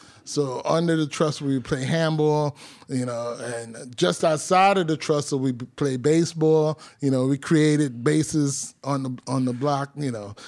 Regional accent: New York, United States; also born or lived in Brooklyn; I'm from New York. Okay. Right? I grew up in Queens and Brooklyn

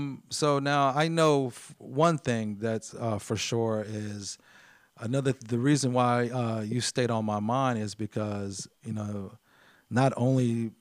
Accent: Pennsylvania, United States; he is actually from, I might as well say my hometown of PA.

